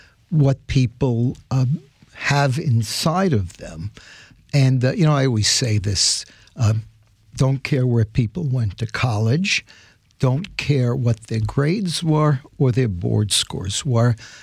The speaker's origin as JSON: {"language": "English", "town": "Bronx", "region": "New York", "country": "United States", "tie": "born or raised there", "said": "And so I wouldn't trade growing up in the Bronx, although in hindsight, I didn't love growing up there."}